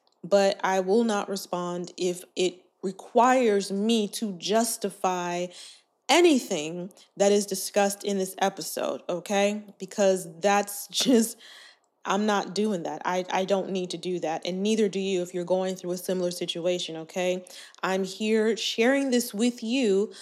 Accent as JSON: {"language": "English", "town": "Inglewood", "region": "California", "country": "United States", "tie": "born or raised there", "said": "born and raised in Inglewood, 310, whoop, whoop, okay, California"}